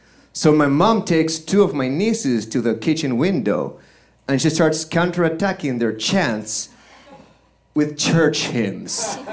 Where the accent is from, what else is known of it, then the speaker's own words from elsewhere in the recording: Buenos Aires, Argentina; The apartment building where I grew up in Buenos Aires, Argentina, had two brothels.